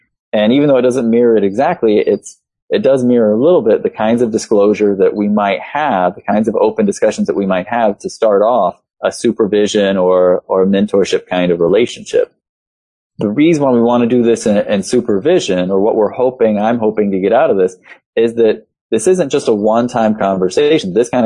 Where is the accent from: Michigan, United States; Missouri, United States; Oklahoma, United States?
Oklahoma, United States; I'm also from Oklahoma, and so it's Choctaw from Oklahoma in my particular Choctaw family. I was raised in a somewhat lower SES background with parents who didn't graduate high school.